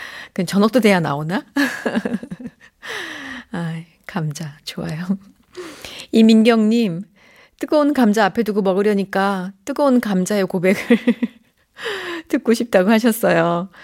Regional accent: Chungju, North Chungcheong, South Korea; 제 고향 충주 탄금대에는 이런 노래비가 있어요.

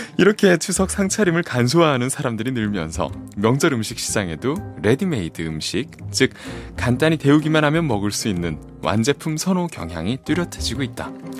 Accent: Ulsan, South Korea; 저 고향 울산이요.

